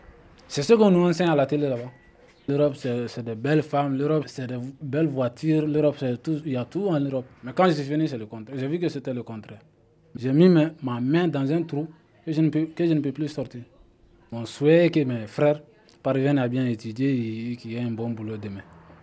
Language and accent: French; Mali; moved away as an adult; Moi, je suis là depuis 2008 jusqu'à nos jours. Moi, je suis Malien.